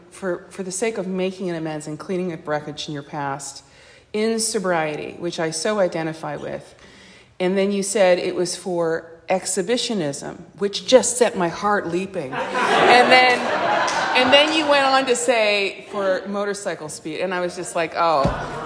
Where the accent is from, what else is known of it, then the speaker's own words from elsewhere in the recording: Aliso Viejo, California, United States; I am from Aliso Viejo. That is a 4.5-hour drive.